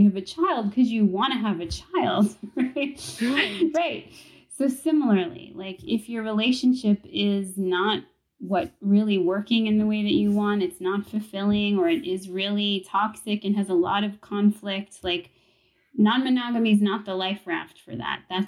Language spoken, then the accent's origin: English; New York City, New York, United States; So I just would see different things growing up in New York City.